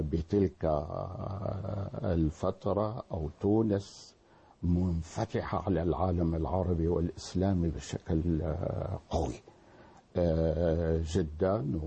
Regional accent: Damascus, Damascus Governorate, Syria; سنة 1952 كان عندنا في دمشق

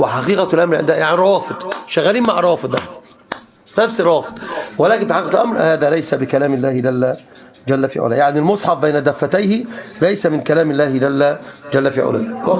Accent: Upper Egypt, Egypt; عندنا في الصعيد يقولون واعر واعر يا بوي، لا يقول واعر قوي قوي يا بوي

